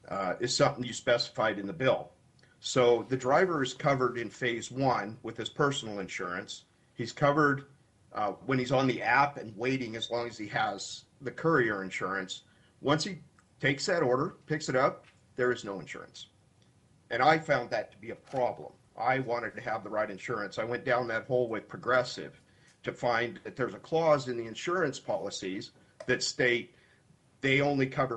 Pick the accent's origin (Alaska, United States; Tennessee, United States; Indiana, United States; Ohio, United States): Alaska, United States; moved away as an adult; Just a little bit about myself … I was raised here in Alaska. I left when I was 21, joined the military, served for 27 and a half years, and came home. This is my home, and I love it.